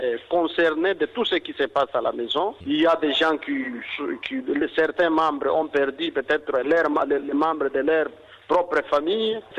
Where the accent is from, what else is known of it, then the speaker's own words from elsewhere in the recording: DR Congo; now in Australia; nous en tant que Congolais, et ça affecte aussi toute la communauté. Puisque malgré que nous soyons ici à New South Wales, Nous avons encore nos familles qui sont au Congo.